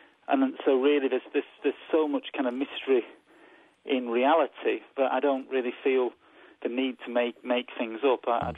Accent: Yorkshire and the Humber, United Kingdom; writing about growing up in West Yorkshire in the 1970s and 1980s

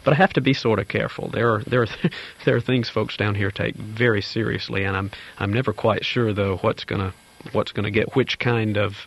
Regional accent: Alabama, United States; Growing up in the South, particularly in Alabama, I was a product of state schools

